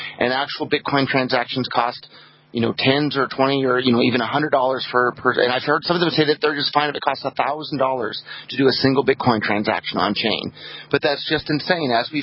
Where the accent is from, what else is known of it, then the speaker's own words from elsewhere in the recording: California, United States; growing up in Silicon Valley, I'd been around computers my whole life